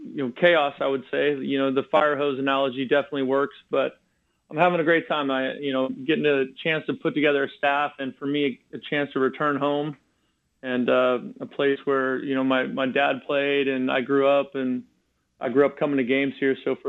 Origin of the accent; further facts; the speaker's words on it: California, United States; I grew up in the Bay, and I went to St. Francis High School here.